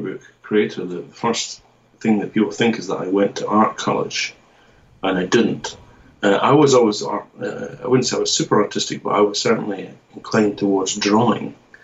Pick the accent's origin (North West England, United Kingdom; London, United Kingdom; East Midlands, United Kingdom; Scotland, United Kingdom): Scotland, United Kingdom; now in Japan; Okay, well, I'm from Scotland, UK.